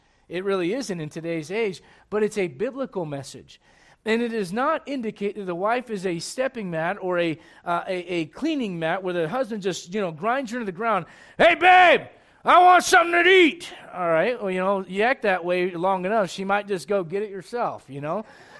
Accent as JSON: {"language": "English", "country": "United States", "said": "In other words, listen, I'm an American. I value free speech"}